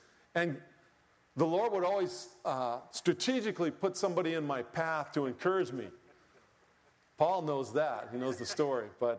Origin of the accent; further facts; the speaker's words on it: Laurel, Maryland, United States; we are from Laurel, Maryland, which is just down the road from you all